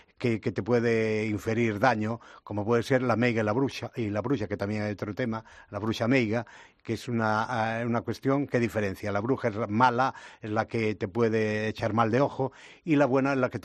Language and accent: Spanish; Galicia, Spain; En Galicia, de donde soy yo, había una súper sala de fiestas que cada semana programaba